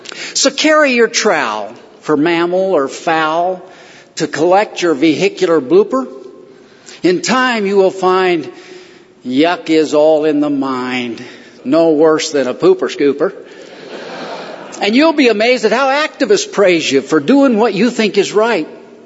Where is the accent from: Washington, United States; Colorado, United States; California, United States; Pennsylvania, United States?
Colorado, United States; Bennett; And since I'm from Colorado, I have a Sal Sheridan story. I was raised in the little town of Bennett, just straight east of here, about 40 miles.